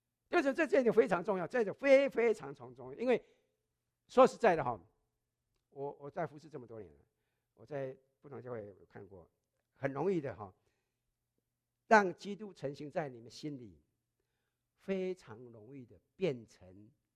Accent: China; now in United States; 我们从国外来到美国，对不对？很多时候我们都出于自己的原因了，对不起哈。我们中国的观念

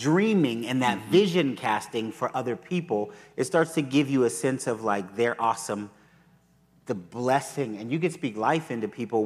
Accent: California, United States; And so, growing up in the Bay Area, where we grew up, is not a beach community.

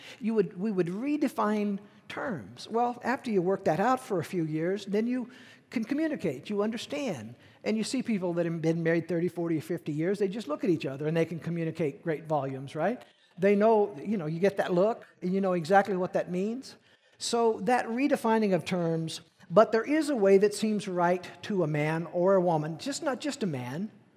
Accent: Missouri, United States; I come from Missouri. Missouri people are a little weird

